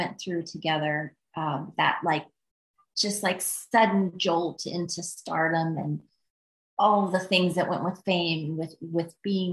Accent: Midwest, United States; I'm from the Midwest. I go out, I don't wear hair and makeup and look fancy.

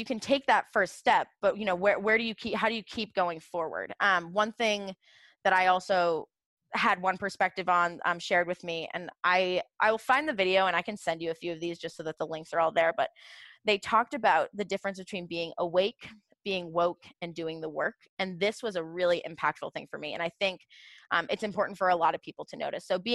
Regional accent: Portsmouth, New Hampshire, United States; No, I'm from Portsmouth, New Hampshire. Go to Cup of Joe.

